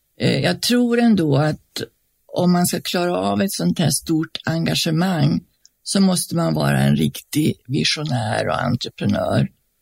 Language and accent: Swedish; Austria; now in Sweden; Så är det ju så att jag kommer då ifrån Österrike